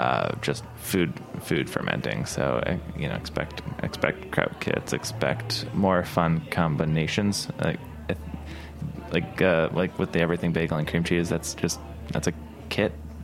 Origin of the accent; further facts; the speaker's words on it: Brooklyn, New York, United States; I'm from Bay Ridge in Brooklyn originally, so I have pretty high standards for bagels.